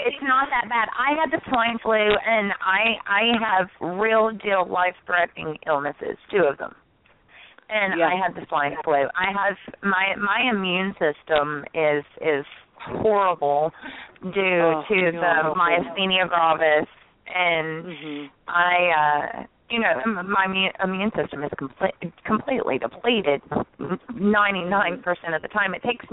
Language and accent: English; United States; accent: southern; my excuse is my southern accent.